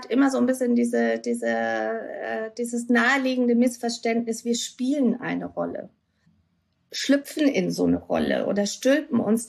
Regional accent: Southern Germany, Germany; now in Hamburg, Germany; kurz bevor ich dann quasi meine Heimat so abgewickelt hatte, dass ich von Süddeutschland nach Hamburg ziehen konnte

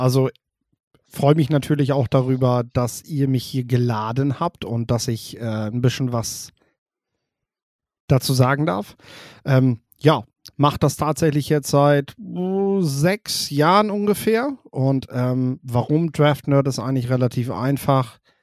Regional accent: Lower Saxony, Germany; born there; now in Oldenburg, Germany; Ich komme ja gebürtig aus dem Emsland, lebe jetzt in Oldenburg

